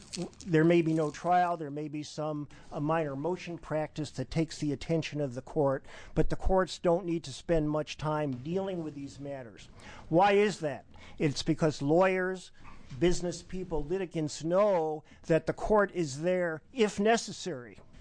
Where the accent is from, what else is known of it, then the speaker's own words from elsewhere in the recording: Oregon, United States; When they learn that I'm from Oregon